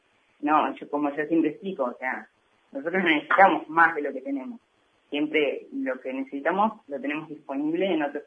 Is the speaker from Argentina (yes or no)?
yes; Florencio Varela, Buenos Aires Province, Argentina; yo hice 5 años de residencia en pediatría y neonatología en el hospital en mi pueblo de Florencio Varela